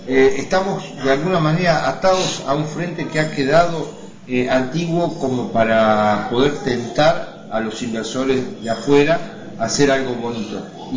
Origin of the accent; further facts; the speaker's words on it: Necochea, Buenos Aires Province, Argentina; Yo soy necochense, no soy de Quequén